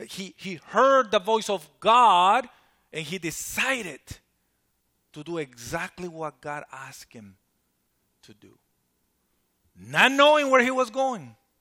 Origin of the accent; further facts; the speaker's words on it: Virginia, United States; I come from the East Coast. I grew up over there in Virginia.